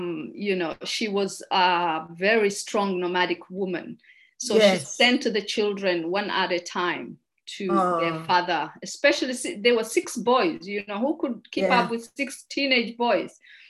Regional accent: Malindi, Kilifi County, Kenya; Yeah, so I grew up in Malindi, a small town in Kenya.

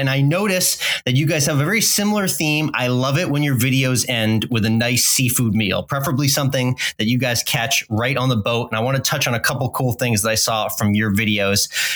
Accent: New England, United States; I'm from New England where lobsters are ubiquitous

